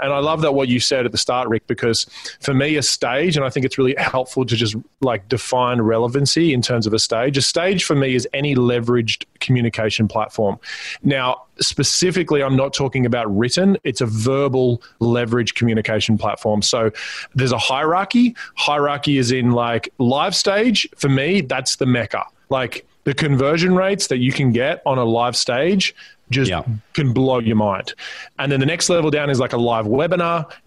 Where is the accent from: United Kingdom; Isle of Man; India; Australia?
Australia; now in Newport Beach, United States; I am an Aussie. We moved to, as of this recording, Newport Beach, California, about probably a year and a half ago.